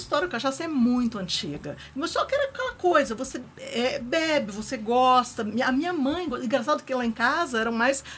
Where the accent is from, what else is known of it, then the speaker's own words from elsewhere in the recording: Brasília, Federal District, Brazil; E depois eu voltei para Brasília, eu sou de Brasília, eu voltei tem uns 9 anos